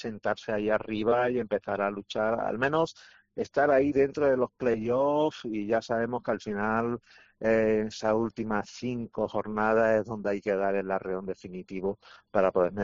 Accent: San Fernando, Andalusia, Spain; born there; yo en realidad soy nacido en San Fernando

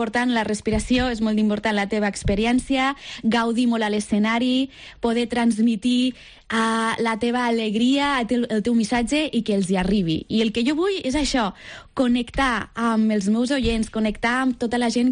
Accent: Lleida, Catalonia, Spain; a part de Lleida, que sóc de Lleida, la natura...

